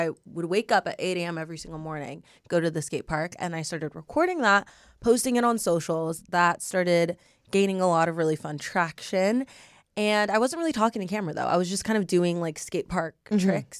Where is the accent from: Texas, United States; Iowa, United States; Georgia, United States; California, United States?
California, United States; Long Beach; So I grew up in Long Beach.